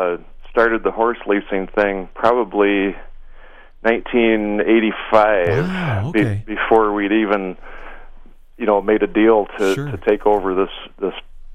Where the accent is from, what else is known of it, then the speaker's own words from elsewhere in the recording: Michigan, United States; Well, no. I grew up in Lapeer County.